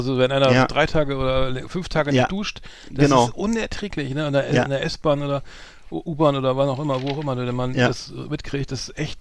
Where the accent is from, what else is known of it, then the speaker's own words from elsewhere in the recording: Bremen, Germany; früher gab es bei uns in Bremen eine Heißmangel.